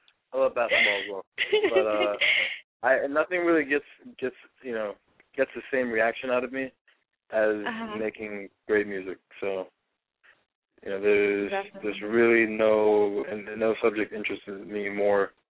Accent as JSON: {"language": "English", "town": "Miami", "region": "Florida", "country": "United States", "said": "I'm from Miami, but live in Tampa, but I actually just moved, back to Miami."}